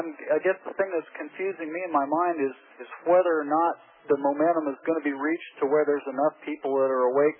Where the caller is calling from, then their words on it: Indiana, United States; I'm calling from Indiana.